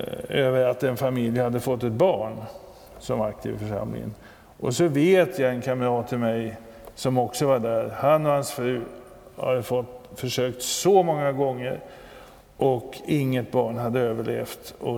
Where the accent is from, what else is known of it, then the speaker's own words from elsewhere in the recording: Abensberg, Bavaria, Germany; Jag var väl i tonåren, junior och scoutledare och sånt där hemma i Abensberg.